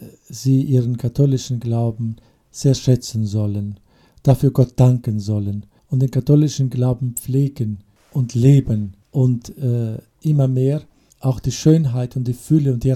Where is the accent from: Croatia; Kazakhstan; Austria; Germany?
Kazakhstan; so bin ich dann letztlich vor 15 Jahren wieder zurückgekommen in meine alte Heimat, wo ich in der Kindheit gelebt habe, in Mittelasien. Konkret jetzt bin ich zurückgekommen nach Kasachstan